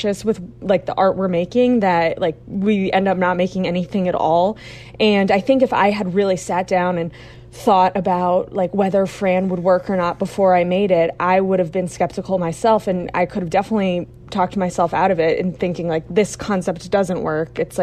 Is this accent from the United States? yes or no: yes; Little Compton, Rhode Island, United States; So immediately I just felt like I didn't want to use the name of my town, Little Compton.